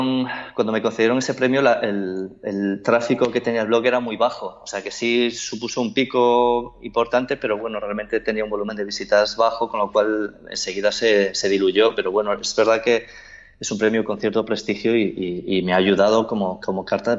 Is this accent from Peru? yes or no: no; Galicia, Spain; born there; nací en Agudiña, de allí son mis padres